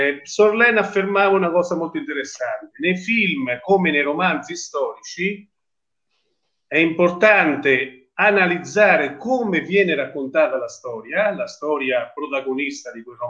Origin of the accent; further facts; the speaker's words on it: Spello, Umbria, Italy; now in Terni, Italy; io vengo da Terni e da Spello, sono originario di Spello, risiedo a Terni, quindi sono umbro a tutti gli effetti.